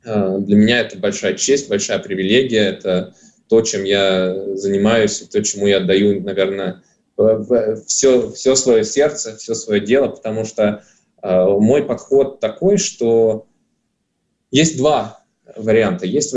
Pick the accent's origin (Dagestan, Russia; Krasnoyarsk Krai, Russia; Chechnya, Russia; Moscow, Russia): Krasnoyarsk Krai, Russia; Krasnoyarsk; Я являюсь прихожанином этой церкви с 2003 года. Я сам родом из Красноярска, и именно там я к ней присоединился.